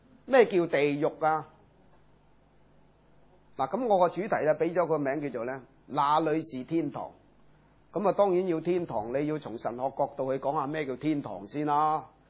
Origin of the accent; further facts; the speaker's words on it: Hong Kong; 因为我哋香港人呢可能呢即係住嘅地方呢即係住惯咗白鸽笼。